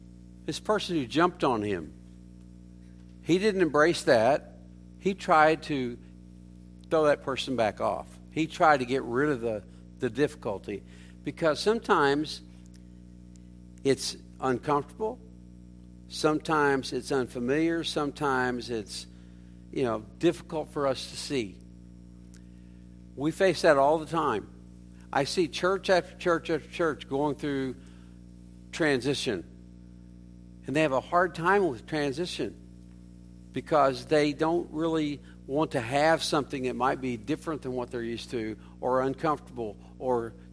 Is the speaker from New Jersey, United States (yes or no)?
no; Oklahoma, United States; I'm from Oklahoma, so I can say this way.